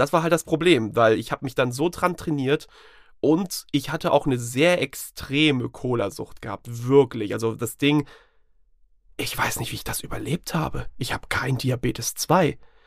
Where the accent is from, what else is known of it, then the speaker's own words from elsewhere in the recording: Sande, Lower Saxony, Germany; Ich komme aus dem Dorf. In Sande gab es es nicht.